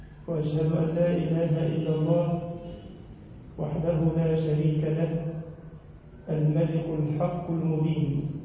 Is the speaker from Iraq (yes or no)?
no; Egypt; اللهم اجعل بلدنا مصر أمنا وأمانا واطمئنانا وسائر بلاد المسلمين